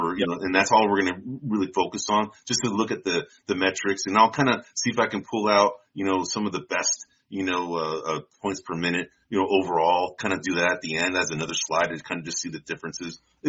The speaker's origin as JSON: {"language": "English", "town": "San Francisco", "region": "California", "country": "United States", "said": "But, we use that moniker because we're both from San Francisco."}